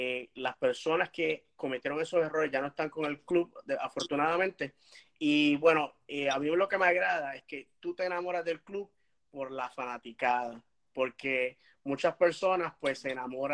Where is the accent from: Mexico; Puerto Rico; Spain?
Puerto Rico; Bayamón; en mi pueblo natal de Bayamón, Puerto Rico